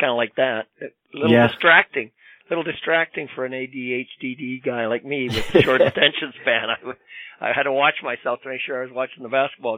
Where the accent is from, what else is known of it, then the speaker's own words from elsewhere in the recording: Canada; That's kind of being a Canadian, I guess.